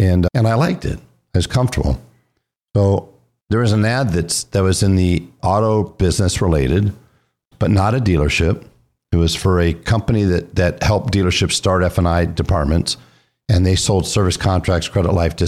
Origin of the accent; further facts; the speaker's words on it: San Francisco, California, United States; But I grew up in San Francisco for the first 5 years of my life in the very Hispanic area called the Mission.